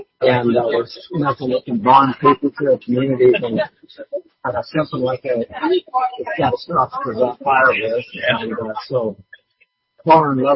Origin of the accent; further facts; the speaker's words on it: Idaho, United States; Well, I'm from Idaho